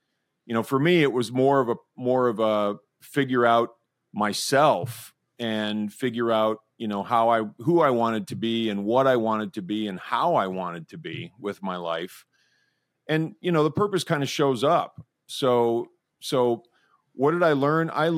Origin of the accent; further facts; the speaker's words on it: Midwest, United States; I grew up in the Midwest, and I was the son of a my dad was a mechanic